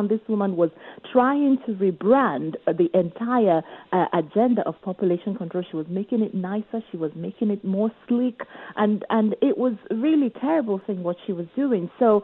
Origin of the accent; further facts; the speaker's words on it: Nigeria; now in United Kingdom; And I need to correct something. I'm a Nigerian.